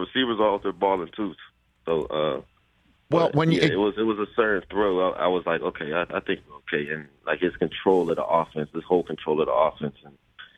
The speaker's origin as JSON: {"language": "English", "town": "Pittsburgh", "region": "Pennsylvania", "country": "United States", "said": "I'm from Pittsburgh."}